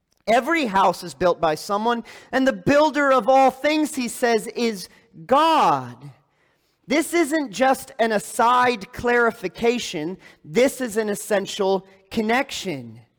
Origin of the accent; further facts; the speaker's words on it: Lansing, Michigan, United States; I grew up in Lansing. I didn't travel a lot. Lansing is not known for its impressive skyscrapers.